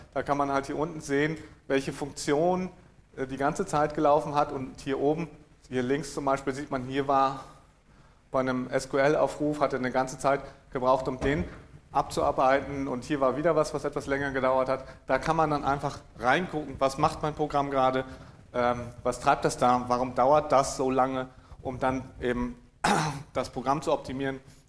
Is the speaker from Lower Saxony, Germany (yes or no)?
yes; Lower Saxony, Germany; ich bin selber Norddeutscher und Ostfriese